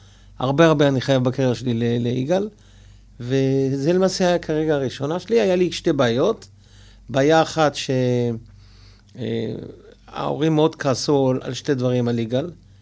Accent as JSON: {"language": "Hebrew", "town": "Givatayim", "region": "Tel Aviv District", "country": "Israel", "tie": "born or raised there", "said": "אני נולדתי בגבעתיים."}